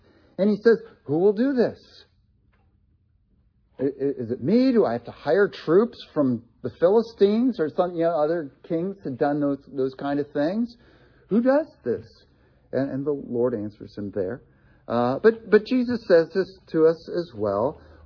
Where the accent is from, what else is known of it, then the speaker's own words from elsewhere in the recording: Delaware, Ohio, United States; And he spoke at Gray Chapel in my hometown, political speech in his campaign.